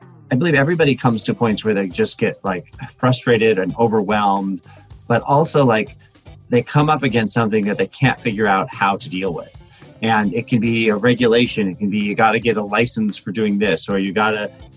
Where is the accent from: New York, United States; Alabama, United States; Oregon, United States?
Oregon, United States; Portland; from Portland, Oregon